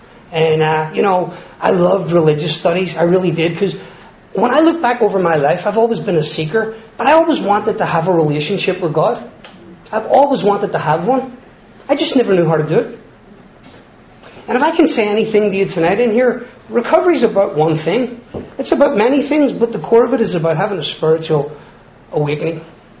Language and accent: English; Ireland; moved away; I came from Ireland to, and I had a sponsor and I got sober.